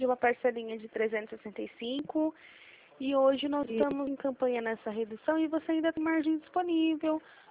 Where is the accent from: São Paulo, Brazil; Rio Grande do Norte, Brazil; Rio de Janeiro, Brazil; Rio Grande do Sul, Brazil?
São Paulo, Brazil; Campinas